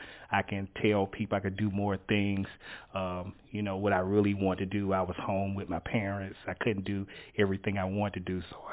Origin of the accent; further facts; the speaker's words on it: Winnsboro, South Carolina, United States; born there; I was born in Winnsboro, South Carolina. I'm the only child.